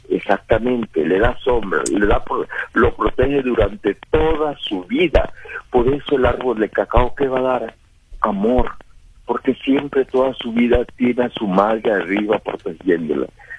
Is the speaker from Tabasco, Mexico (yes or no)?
yes; Tabasco, Mexico; como felices somos todos los tabasqueños.